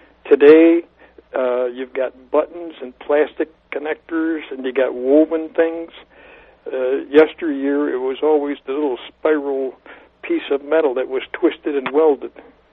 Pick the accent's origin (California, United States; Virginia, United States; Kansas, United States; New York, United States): New York, United States; Syracuse; Well, I was born and lived near Syracuse, New York. And, you know, that's home of snow, cold, asthma, and the Carrier Dome.